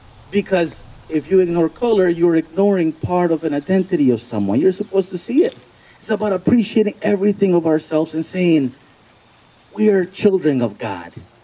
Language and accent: English; the South, United States; I'm from the South, so I've heard different accents all around.